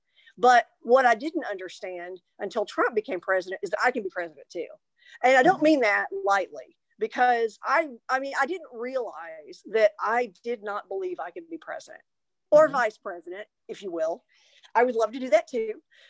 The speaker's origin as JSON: {"language": "English", "town": "Mount Vernon", "region": "Texas", "country": "United States", "tie": "born or raised there", "said": "I'm from Mount Vernon, Texas. And my mother grew up in that town."}